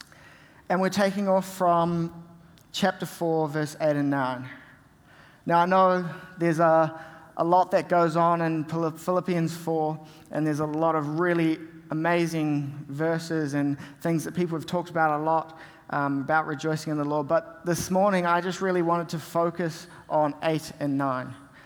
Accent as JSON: {"language": "English", "town": "Whangarei", "region": "Northland", "country": "New Zealand", "said": "Something you may not know about me is I'm from Whangarei, which is up the top of the North Island"}